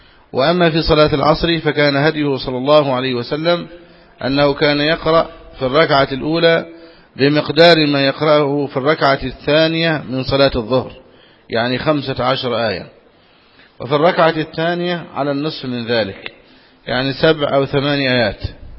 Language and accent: Arabic; Egypt